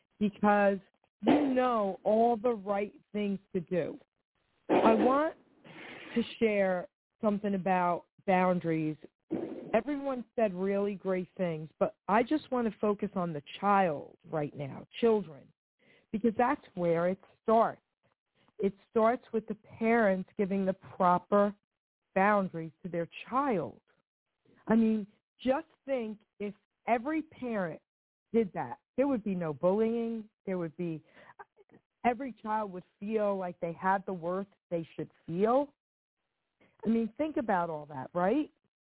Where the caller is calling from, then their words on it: New Jersey, United States; sweetie. I'm dialing in from New Jersey.